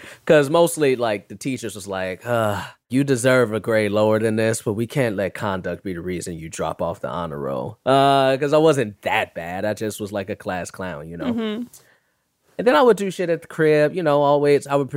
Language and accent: English; Chicago, Illinois, United States; most people who know me know that I'm very proud of my Chicago lineage, born and raised in Chicago, south side of Chicago.